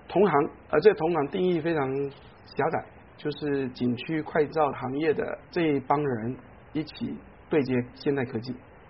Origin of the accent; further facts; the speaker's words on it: Taiwan; now in Nanjing, China; 我们小时候在台湾学过朱自清的背影